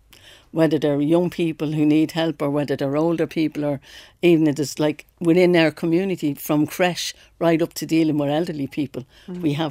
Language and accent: English; Dublin, Leinster, Ireland; I grew up on the very edge. I'm born in Dorset Street, Dublin 1.